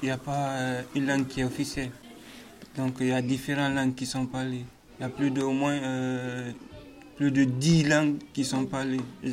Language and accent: French; Guinea; Je viens de la Guinée. C'est un pays qui est en Afrique, de l'Ouest, plus précisément.